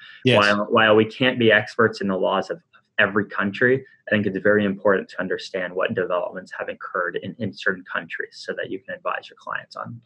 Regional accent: Canada; As a Canadian

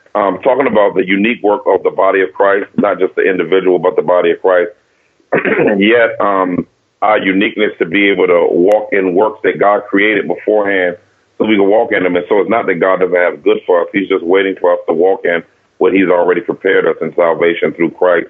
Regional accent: Washington, District of Columbia, United States; Yes, I grew up in Washington, D.C. during the season where it was, of course, called Dodge City.

